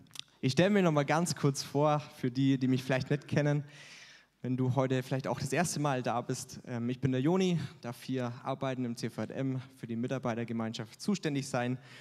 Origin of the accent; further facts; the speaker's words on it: Bavaria, Germany; ich komme aus dem schönen Oberfranken, nicht weit weg vom Höllental. Das ist tatsächlich ein Tal dort, wo ich herkomme.